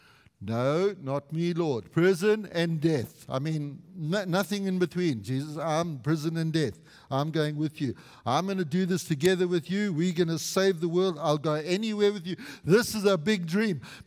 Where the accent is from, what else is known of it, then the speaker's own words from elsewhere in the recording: South Africa; now in Canada; It's not come here and be South African. I'm always going to be South African. I am now a Canadian citizen and I'm inculcated and I understand the culture.